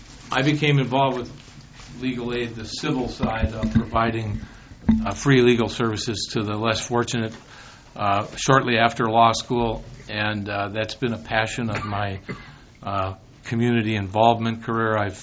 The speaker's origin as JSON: {"language": "English", "town": "Duluth", "region": "Minnesota", "country": "United States", "also_born_or_lived": "Michigan, United States / St. Paul, United States", "said": "I'm from Duluth. I'm a native Minnesotan. I went to school at the University of Michigan and came back here after law school, practiced here in St. Paul for a couple of years, moved to Duluth."}